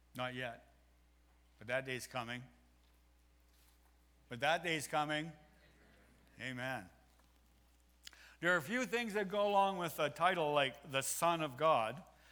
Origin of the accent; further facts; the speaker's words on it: East Coast, United States; I grew up in the East Coast.